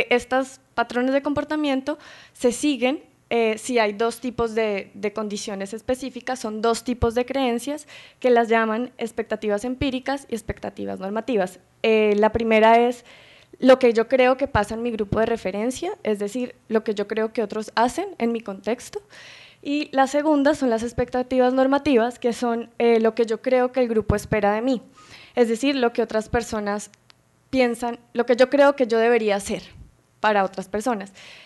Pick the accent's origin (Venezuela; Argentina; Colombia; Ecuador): Colombia; now in Mexico; Yo soy colombiana, soy antropóloga